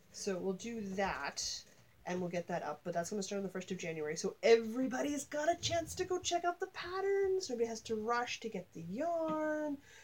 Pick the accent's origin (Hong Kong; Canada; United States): Canada; Celsius, ladies and gents. We are Canadian.